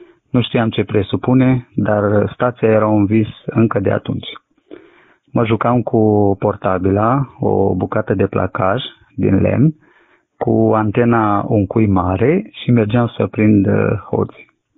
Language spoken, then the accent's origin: Romanian; Bacău, Bacău County, Romania; am 34 de ani și sunt din Bacău.